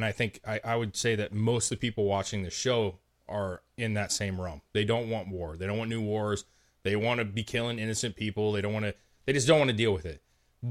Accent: United States; I'm white American.

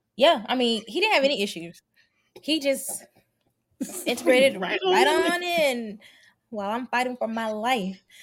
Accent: the South, United States; I am African American, Black American, and a lot of, because we are both, we have African ancestry in both of our lines, obviously, and we're both from the South

